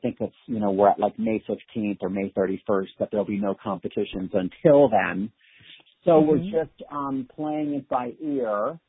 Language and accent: English; Pennsylvania, United States; moved away as an adult; now in New York, United States; And, you know, I grew up in Pennsylvania, but by the time I was, you know, 18, I was kind of in college, and then 21. And then I moved to New York.